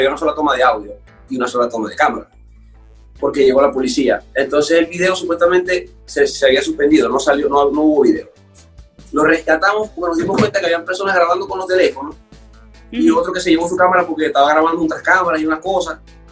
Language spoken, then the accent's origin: Spanish; Venezuela; somos personas, los venezolanos por naturaleza, somos apegados a la tierra, pues.